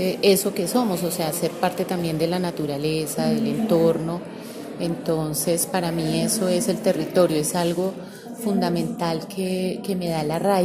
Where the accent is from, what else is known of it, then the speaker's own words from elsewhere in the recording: Colombia; el territorio tiene que ver con lo que soy yo, con lo que me identifica como colombiana, como parte de una región, de un lugar.